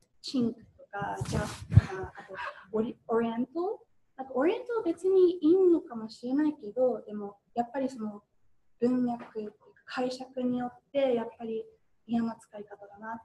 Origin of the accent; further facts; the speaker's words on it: Fukushima, Japan; で福島県出身なんで意外とみんな帰っちゃったんですね。